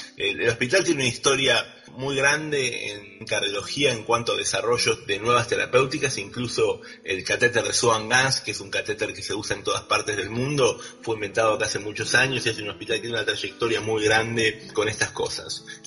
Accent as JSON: {"language": "Spanish", "town": "La Plata", "region": "Buenos Aires Province", "country": "Argentina", "moved": "as an adult", "said": "yo soy originalmente de La Plata, terminé mi facultad de medicina ahí y luego me fui a Buenos Aires a hacer mi residencia de medicina interna en CEMIC en Buenos Aires"}